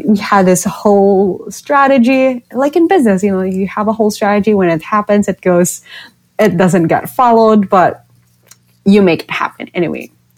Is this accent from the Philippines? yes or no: yes; Philippines; So, I'm from the Philippines, and the only stop is Southeast Asia.